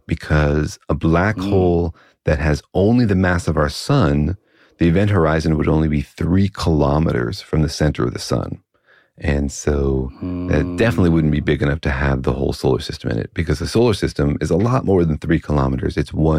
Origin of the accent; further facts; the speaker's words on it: Los Alamos, New Mexico, United States; Well, I grew up in Los Alamos, so maybe I'm especially radioactive